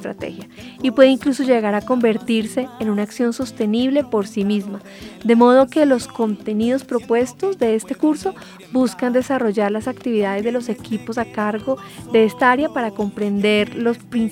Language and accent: Spanish; Valle del Cauca, Colombia; que son músicos de mi tierra, del Valle del Cauca.